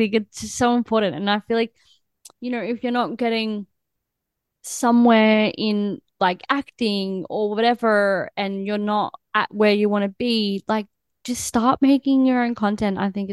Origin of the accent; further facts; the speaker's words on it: Australia; I mean, I came from Australia, so it's a different kind of thing.